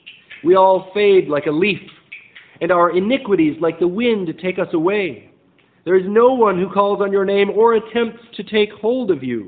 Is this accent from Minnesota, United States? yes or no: yes; Minneapolis, Minnesota, United States; So, I'm from Minneapolis. That's where that song's from.